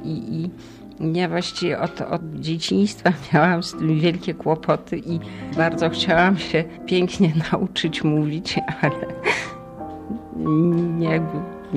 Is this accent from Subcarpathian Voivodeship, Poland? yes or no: no; Margonin, Greater Poland Voivodeship, Poland; No, urodziłam się na wsi, właśnie w lesie, w Margoninie. To jest małe miasteczko, obok jest wieś i tam jest taka, była wtedy szkoła dla leśniczych, której dyrektorem był mój ojciec.